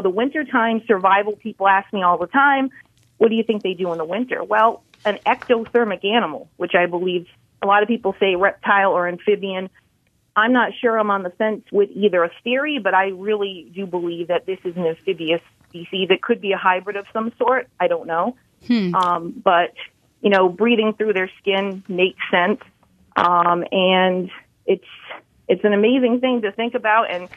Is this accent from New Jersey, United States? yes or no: no; Rhode Island, United States; And it was 5 hours away from my home state of Rhode Island.